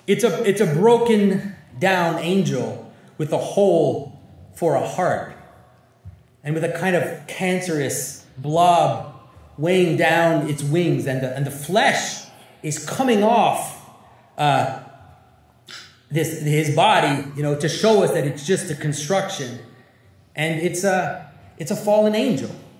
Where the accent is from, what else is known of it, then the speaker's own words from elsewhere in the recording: Montreal, Quebec, Canada; I'm from Montreal.